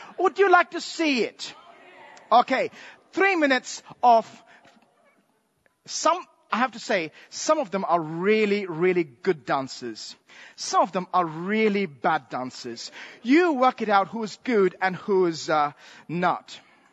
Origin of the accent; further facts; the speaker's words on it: Bangalore, Karnataka, India; Growing up in Bangalore, I used to watch these planes coming into Bangalore Airport, and I used to say, I really want to go on an aeroplane.